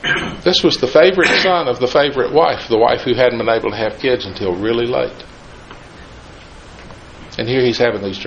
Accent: the South, United States; accent: southern; I've still got my southern accent. I'll have it till I.

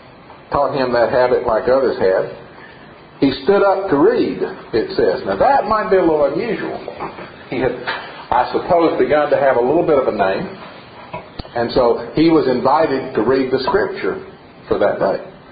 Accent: Jefferson City, Tennessee, United States; also born or lived in Oak Ridge; I was born in Oak Ridge. I grew up in Jefferson City.

